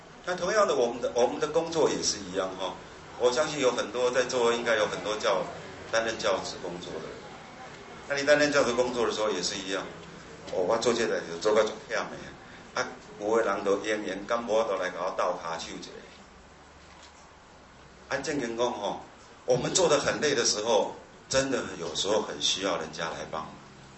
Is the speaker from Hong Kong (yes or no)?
no; central Taiwan, Taiwan; 我来自中部哈、哦，啊，中部呢偏南的比较多。